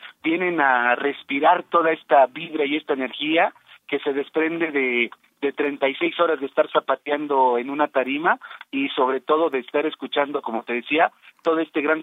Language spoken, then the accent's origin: Spanish; Mexico; todo eso que nos hace sentirnos orgullosamente como mexicanos